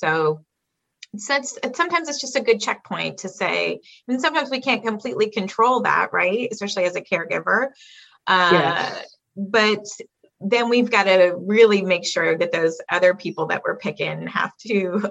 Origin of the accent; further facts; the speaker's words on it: Georgia, United States; I'm from Georgia. We have a dreary cold day today.